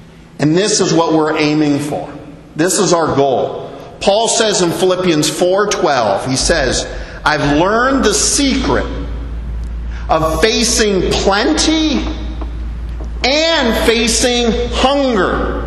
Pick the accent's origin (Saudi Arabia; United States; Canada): Canada; I was born and raised in Canada, and that I come from Scottish heritage.